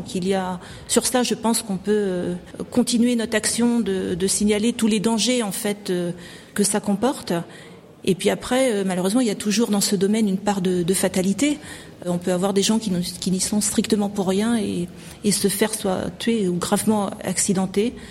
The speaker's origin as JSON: {"language": "French", "region": "Brittany", "country": "France", "said": "Je suis bretonne et je suis vraiment très touchée de tous ces témoignages de sympathie."}